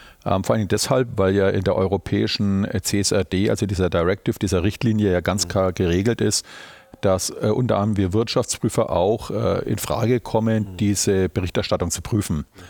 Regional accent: Nuremberg, Bavaria, Germany; born there; geboren 64 in Nürnberg, verheiratet, zwei erwachsene Kinder

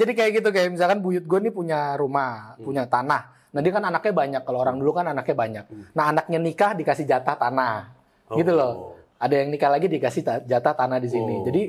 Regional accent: Pondok Aren, Banten, Indonesia; born there; Lahir di Bidan Nok namanya di daerah Pondok Aren.

